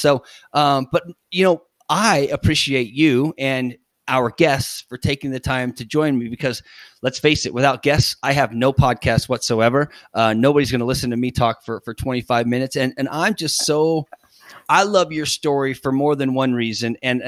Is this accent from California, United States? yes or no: yes; Lodi, California, United States; I'm from Northern California, first of all, about 2 hours to the north of Fresno, town of Lodi.